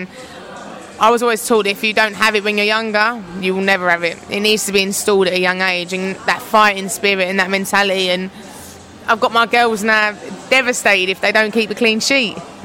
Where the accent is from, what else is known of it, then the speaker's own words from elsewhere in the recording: North West England, United Kingdom; accent: Scouse; Oh, my old Scouse accent.